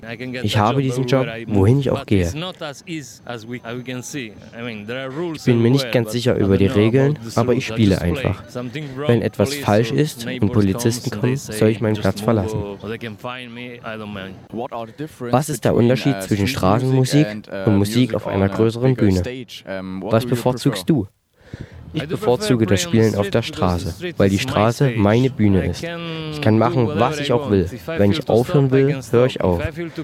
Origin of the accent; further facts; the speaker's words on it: Italy; now in Germany; Ich komme aus Italien.